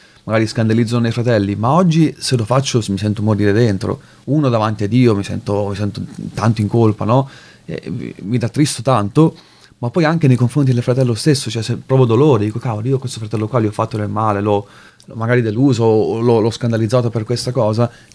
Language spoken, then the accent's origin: Italian; Foggia, Apulia, Italy; quelli che erano, sono di Foggia come me